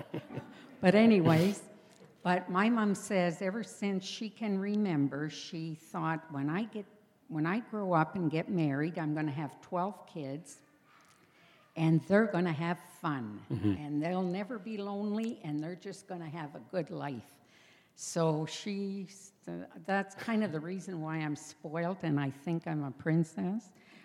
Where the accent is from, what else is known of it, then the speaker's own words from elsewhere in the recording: Val-d'Or, Quebec, Canada; also born or lived in Wawa, Canada; I grew up in Val-d'Or, Quebec, in a family of 10. Well, there wasn't 10 right away. We moved to Wawa, and eventually there was 10 of us.